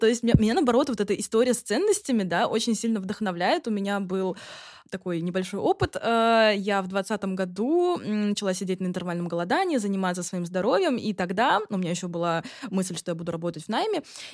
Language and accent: Russian; Saint Petersburg, Russia; я вот из Санкт-Петербурга